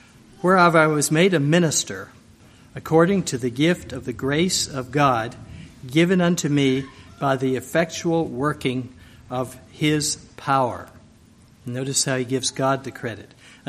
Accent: United States; born there; I was born on Berry Mountain, which was a mountain in Madison County, not too far from Mountain View Nursing Home, actually.

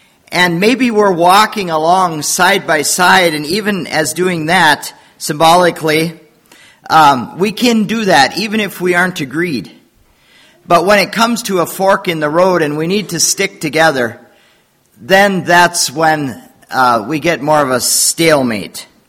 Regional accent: Wisconsin, United States; Tom is actually from Lancaster, Pennsylvania area, and I'm from Wisconsin.

